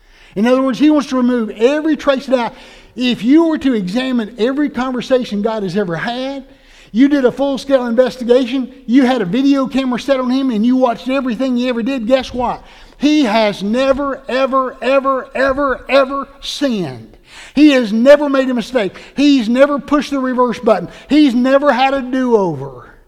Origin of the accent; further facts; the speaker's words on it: Oconee County, United States; But growing up in Oconee County, we use double negatives all the time.